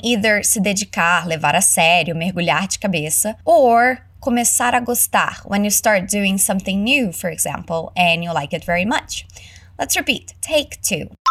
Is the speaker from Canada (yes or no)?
yes; Canada; accent: Canadian; since my accent is Canadian